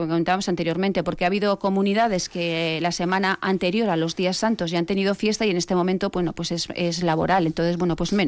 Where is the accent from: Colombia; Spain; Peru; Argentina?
Spain; Basque Country; han venido a Vitoria-Gasteiz a ver cómo somos los vascos y las vascas.